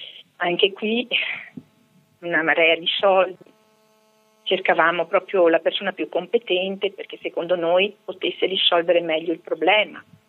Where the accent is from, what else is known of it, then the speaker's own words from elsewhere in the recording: Padua, Veneto, Italy; essendo padovana, ho una grande sete verso Sant'Antonio di Padova. E mi rivolgevo a Lui in quanto sono molto devota.